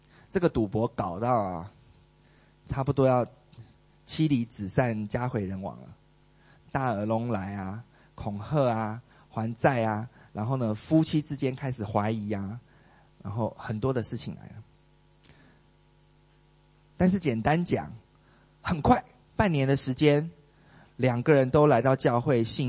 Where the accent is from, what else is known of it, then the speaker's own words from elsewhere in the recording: Taiwan; now in Singapore; 因为我是台湾人嘛，会 complain 是政府是我们最会的事，但是已经破除了，我现在不是了，我现在是顺服的新加坡公民了